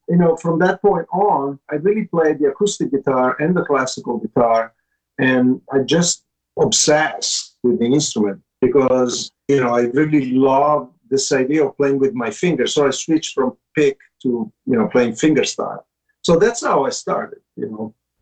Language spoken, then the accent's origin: English; Turin, Piedmont, Italy; also born or lived in Sicily; now in United States; I grew up in Turin, up north, not far from Milano. And I was born in Sicily, but I grew up in Turin.